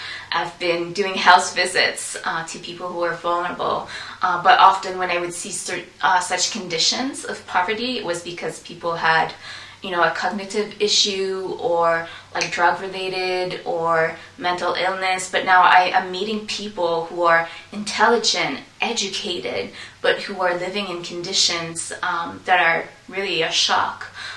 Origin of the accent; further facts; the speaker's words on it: Canada; I am from Canada. I've been here most of my life.